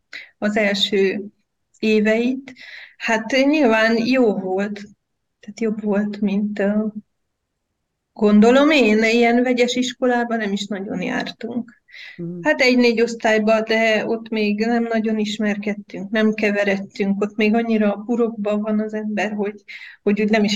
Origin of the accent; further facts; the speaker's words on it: Hévíz, Zala, Hungary; born there; mindig bajban vagyok, mikor megkérdik, hogy hova valósi vagyok, mert végül is ott születtem, csak nem igazán szerettük. Ugye a szüleim oda kihelyezték őket tanárként, és ott ragadtak.